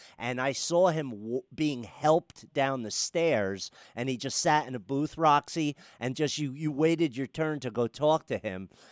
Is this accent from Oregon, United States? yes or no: yes; Eugene, Oregon, United States; he found out I was from Eugene and into sports